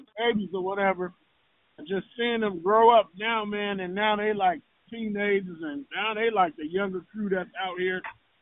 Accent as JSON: {"language": "English", "town": "Madison", "country": "United States", "said": "That's how you know I'm from Madison. I've been out here a long time."}